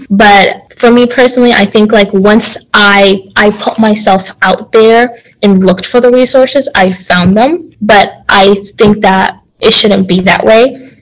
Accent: Sudan; get girls in my home country of Sudan, get them education

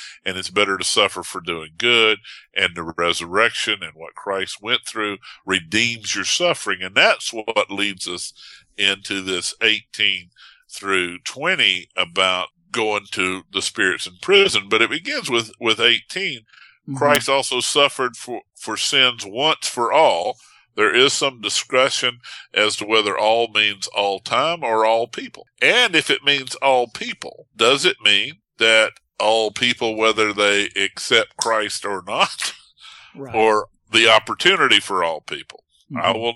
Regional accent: North Carolina, United States; I'm going to work a pig in there somewhere, because I am from North Carolina.

